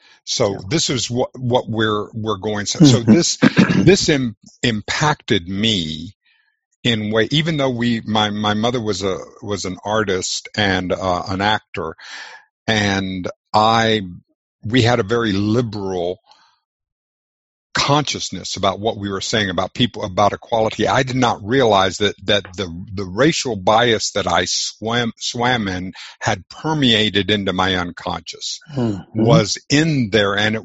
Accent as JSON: {"language": "English", "town": "Victoria", "region": "Texas", "country": "United States", "tie": "born or raised there", "said": "I grew up in Victoria, Texas, which is south central."}